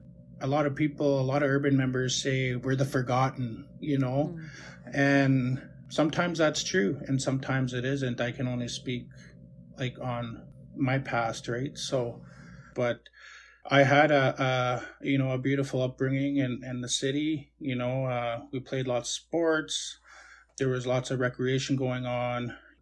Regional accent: La Ronge, Saskatchewan, Canada; now in Prince Albert, Canada; and I'm from Lac La Ronge, Niamban.

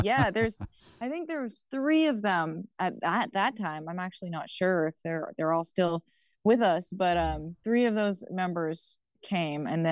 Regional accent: Quebec, Canada; I'm from Odinak First Nation, Abenaki community in Quebec

